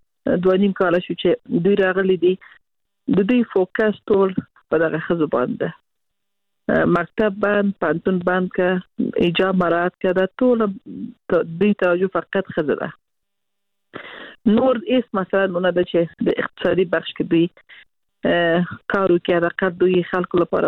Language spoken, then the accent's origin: Pashto; Afghanistan; زه لکه د یو افغان په حیث